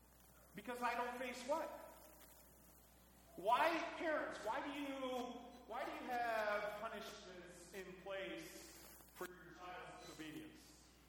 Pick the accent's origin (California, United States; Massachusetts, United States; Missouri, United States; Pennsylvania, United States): Pennsylvania, United States; Bethlehem; I grew up in just outside of Bethlehem, Pennsylvania. That used to be one of the big steel towns of Pennsylvania.